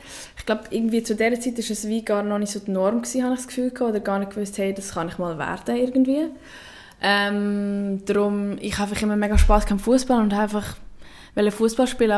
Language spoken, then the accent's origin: German; Stans, Nidwalden, Switzerland; Also ich komme ja aus Stans